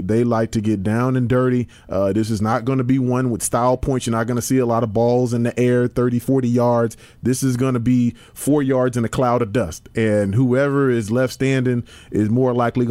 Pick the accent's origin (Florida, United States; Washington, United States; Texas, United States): Texas, United States; And look, I'm from Texas. I'm familiar with country music